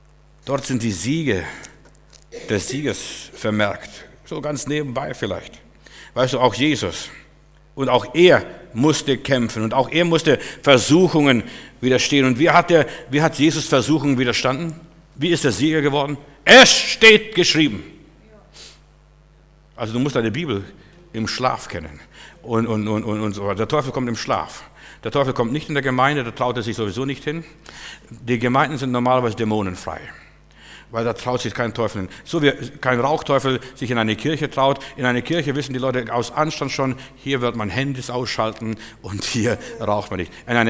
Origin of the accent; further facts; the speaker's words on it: Germany; Ich sagte, aus Deutschland, ich bin Pastor.